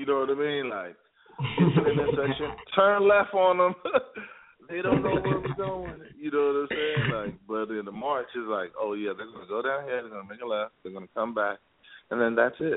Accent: Queensbridge, New York, United States; also born or lived in Bronx; Well, I was born in the Bronx, but I was raised in Queensbridge.

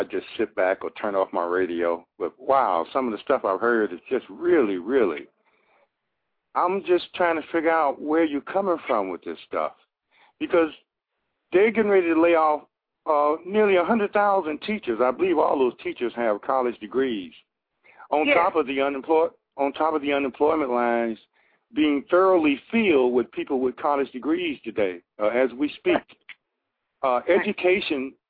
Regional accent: Chicago, Illinois, United States; I'm not a fan of Barack Obama because I'm from Chicago, so I've known about Barack Obama for quite some time.

